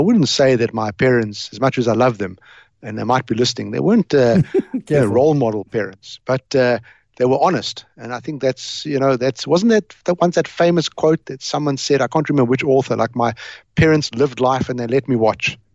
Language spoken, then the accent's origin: English; Cape Town, Western Cape, South Africa; born there; they arrived in Cape Town and I was born there. Actually, they arrived in Johannesburg and then landed up in Cape Town. I was born in Cape Town.